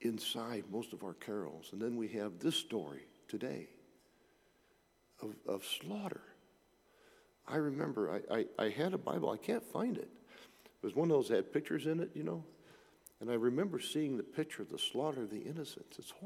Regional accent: Peoria, Illinois, United States; I grew up in Peoria. Now, in downtown Peoria, back in the old days, there was Bergner's on this side and there was Carson Peary Scott on this side

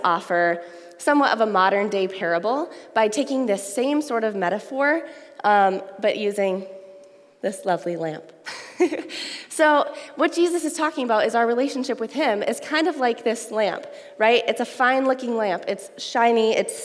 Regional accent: Eau Claire, Wisconsin, United States; also born or lived in Duluth; So we're originally from Eau Claire. We lived in Duluth for a while and completed a church planters residency program at the Duluth Vineyard Church.

